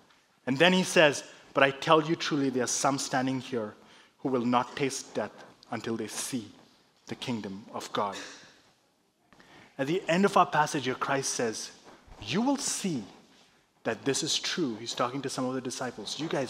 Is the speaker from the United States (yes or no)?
no; India; I'm Indian, which is what I do. It's the one sport we're good at.